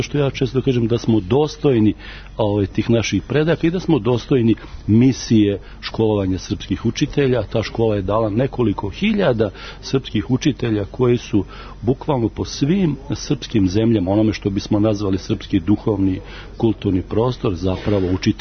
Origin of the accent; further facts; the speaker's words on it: Novi Sad, Vojvodina, Serbia; Ja sam inače Novosađanin